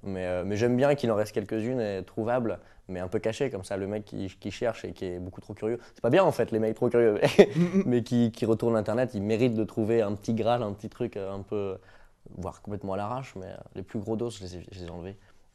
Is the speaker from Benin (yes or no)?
no; Brittany, France; Ouais, je suis breton, et puis c'est bien.